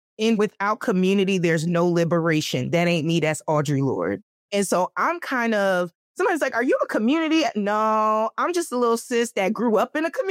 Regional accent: New Jersey, United States; because I'm from Jersey, holla, but I do most of my work in Philadelphia.

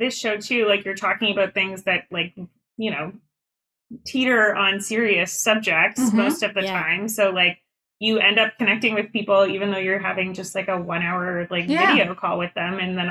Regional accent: Canada; now in New York, United States; I'm from Canada, but I just moved to New York.

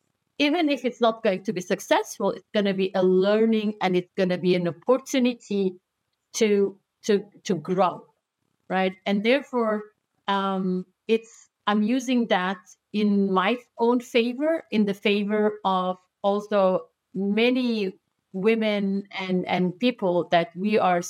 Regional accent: Turkey; I'm Kurdish from Turkey.

